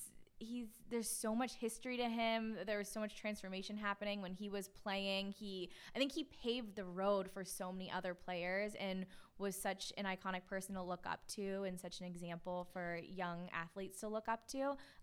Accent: East Coast, United States; I'm from the East Coast. Like, no one I grew up with ever talked about that before.

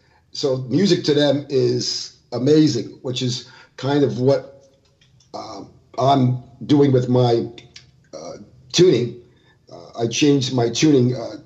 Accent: Florida, United States; now in California, United States; I'm from Florida, and I came out to California because of the music industry. And I live on the beach

